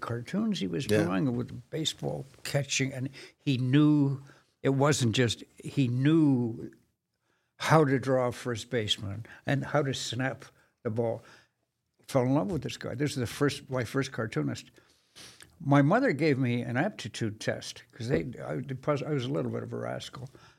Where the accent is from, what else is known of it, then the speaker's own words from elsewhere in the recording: Montreal, Quebec, Canada; also born or lived in Toronto; people are surprised to find out I'm actually from Toronto initially, but when we were 10 years old, my dad decided, he's a writer, he decided Toronto was boring, even back then. And he wanted to move to Montreal